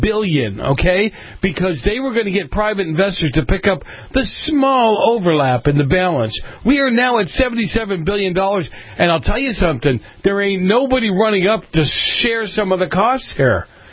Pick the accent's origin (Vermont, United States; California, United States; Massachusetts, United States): Massachusetts, United States; Boston; Well, look, I'm from Boston.